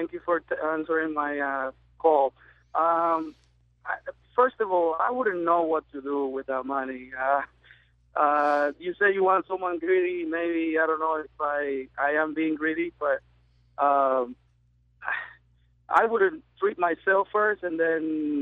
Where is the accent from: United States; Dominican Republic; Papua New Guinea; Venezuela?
Dominican Republic; moved away; I come from Dominican Republic.